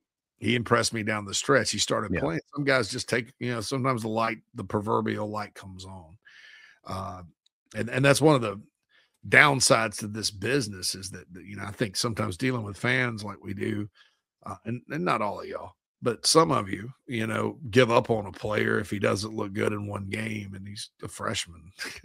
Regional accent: Spartanburg, South Carolina, United States; It's at the Shrine Bowl. The Carolinas in Spartanburg in my hometown.

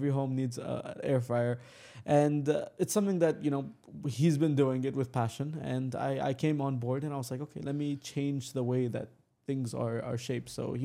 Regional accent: Canada; also born or lived in Dubai, United Arab Emirates; I was born in Canada, grew up in Canada. Had my high school days in Canada, a bit of my high school days actually, did some of it in Dubai.

